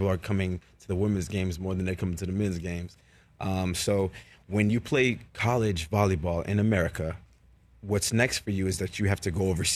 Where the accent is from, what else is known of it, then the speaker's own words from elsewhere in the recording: Miami, Florida, United States; Yeah, I mean, I'm from Miami.